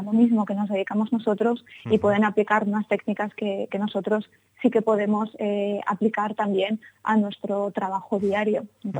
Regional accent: Zaragoza, Aragon, Spain; yo soy periodista, soy de Zaragoza y vivo en Zaragoza

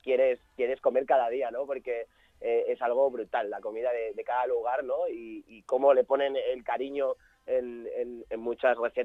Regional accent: Murcia, Region of Murcia, Spain; Yo vengo de Murcia, en realidad, mi familia es de Murcia y me siento, tengo mucha familia ahí, me siento como en casa y es un lujazo volver a Murcia, a mi tierra, ¿no? También, mi segunda tierra.

